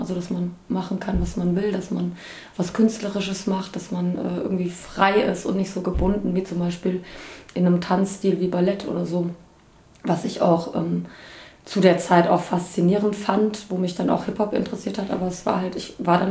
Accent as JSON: {"language": "German", "town": "Bad Homburg", "region": "Hesse", "country": "Germany"}